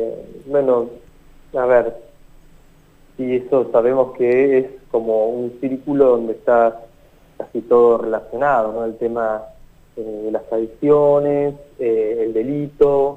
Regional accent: Bahía Blanca, Buenos Aires Province, Argentina; la comunidad de donde soy oriundo, acá en Bahía Blanca, es la iglesia San Luis Gonzaga

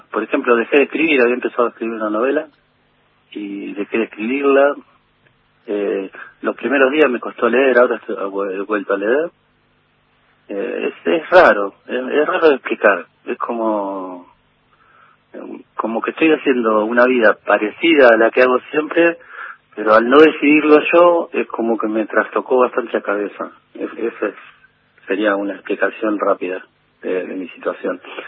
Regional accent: Baradero, Buenos Aires Province, Argentina; Y van a vivir a Baradero, que es mi pueblo

